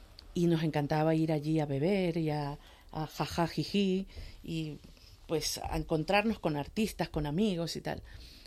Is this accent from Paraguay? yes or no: no; Venezuela; En eso soy muy venezolana, soy muy cariñosa, muy tocona, muy besucona.